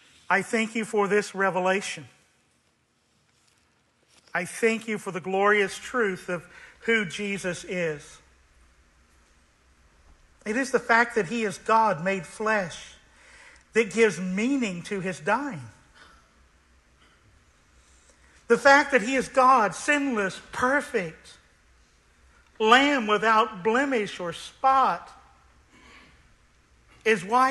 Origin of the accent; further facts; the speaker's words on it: United States; I love my country. I'm proud that I am an American. I would rather live here than anywhere else.